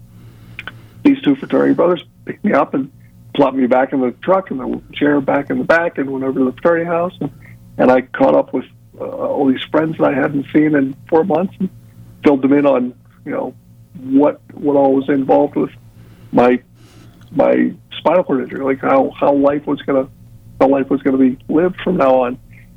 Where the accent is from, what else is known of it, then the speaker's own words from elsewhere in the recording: Pennsylvania, United States; I'm from Pennsylvania, so they shipped me the whole way down to a really high-end spinal cord rehab center